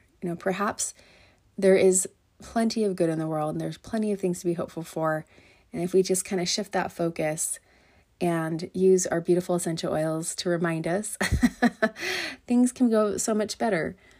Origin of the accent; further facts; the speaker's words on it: Hawaii, United States; fortunately, I grew up in Hawaii, so the beach was 5 minutes away. I spent a majority of my childhood in the water or just sitting on the shore.